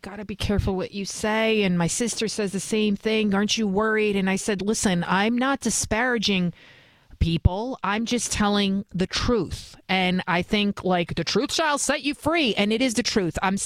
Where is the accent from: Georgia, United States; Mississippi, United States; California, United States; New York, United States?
New York, United States; I'm disgusted with New York. I wouldn't live here if I didn't have my entire family